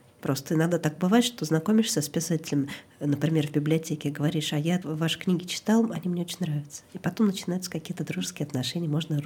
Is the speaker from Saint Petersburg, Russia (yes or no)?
no; Moscow, Russia; Как бы я родилась и выросла в Москве, и вот на окраине Москвы обычная такая стекляшечка, где библиотекарь тебя уже знает